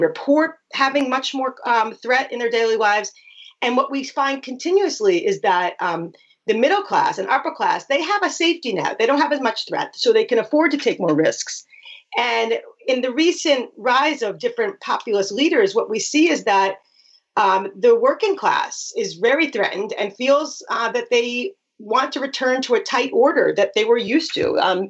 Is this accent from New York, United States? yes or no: yes; New York, United States; The loose states, I'm from New York, so I can resonate to this.